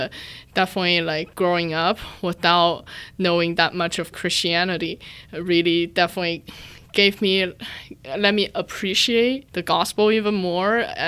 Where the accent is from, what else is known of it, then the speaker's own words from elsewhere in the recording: Shenzhen, Guangdong, China; I grew up in Shenzhen, so which is a very diverse city, because I actually had Christian friends from Protestant backgrounds.